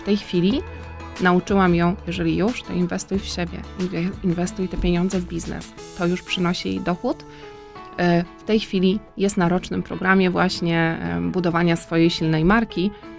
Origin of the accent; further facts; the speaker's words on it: Świętokrzyskie Voivodeship, Poland; przede wszystkim jestem dziewczyną z Gór Świętokrzyskich. Ja zawsze o tym mówię, ze wsi, z Gór Świętokrzyskich, i ja się tego nie wstydzę, wręcz tym się chwalę.